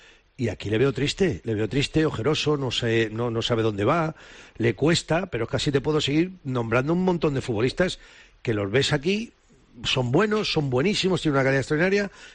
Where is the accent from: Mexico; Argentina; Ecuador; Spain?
Spain; yo, que me siento como me siento, evidentemente de español y que soy muy español